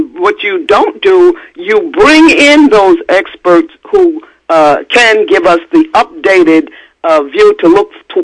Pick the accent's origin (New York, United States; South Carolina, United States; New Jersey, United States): New York, United States; New York City; I was born in Harlem Hospital and raised in Harlem on 115th Street between Lenox and Fifth Avenue